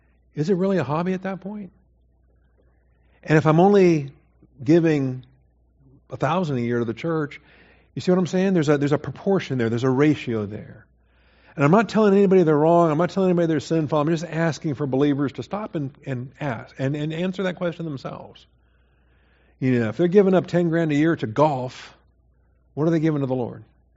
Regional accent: Washington, United States; I grew up in Washington State.

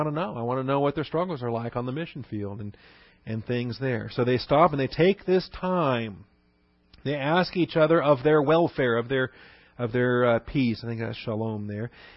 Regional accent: Seattle, Washington, United States; now in Texas, United States; I grew up in Seattle. We had weird pronunciation up there. So, and then I come to Texas, and y'all had this very normal pronunciation here in Texas.

